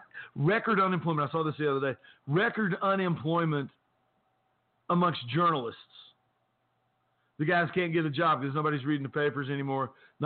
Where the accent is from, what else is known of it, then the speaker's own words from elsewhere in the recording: Beckley, West Virginia, United States; I remember being uptown in the streets of Beckley, West Virginia, my hometown, watching armored personnel carriers and M60 Patton tanks and Jeeps with the 50 caliber put in the back of it, going through town.